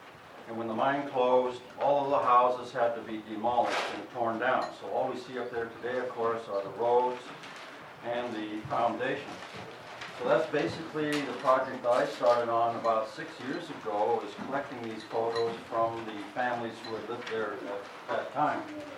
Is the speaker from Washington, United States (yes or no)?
yes; Seattle, Washington, United States; born there; I was not actually born here, but I was born in 1938 in Seattle, and then my mother brought me back up here when I was about 2 months old.